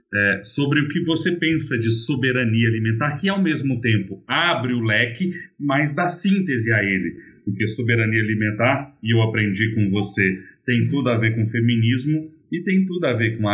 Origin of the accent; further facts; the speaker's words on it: Ituiutaba, Minas Gerais, Brazil; Eu sou mineiro, do Triângulo Mineiro, da belíssima cidade de Ituiutaba.